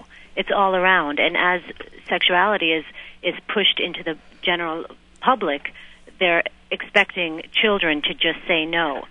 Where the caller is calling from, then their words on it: New York City, New York, United States; I'm just calling from New York City as a mother of two preteen daughters